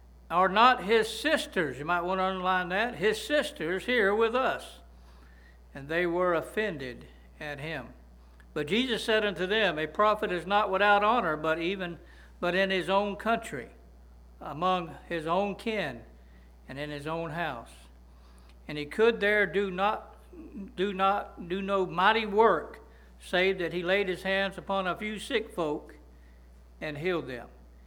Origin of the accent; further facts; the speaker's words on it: United States; I don't know about y'all, but I'm glad that I'm an American.